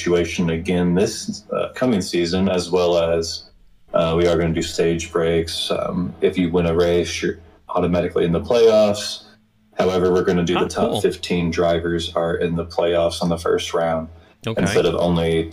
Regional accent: Kentucky, United States; And I'm actually from Southern Kentucky.

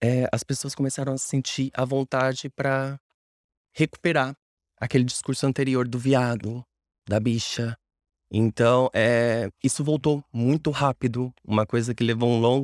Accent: São Paulo, Brazil; Eu não nasci exatamente em São Paulo. E eu cresci na periferia, aos arredores

